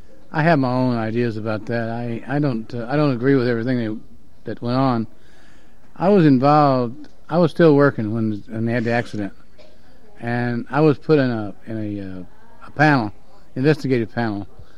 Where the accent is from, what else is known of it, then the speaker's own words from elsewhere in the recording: St. Louis, Missouri, United States; I'm not from Illinois, but yeah, I went to school in St. Louis, and I was from there originally.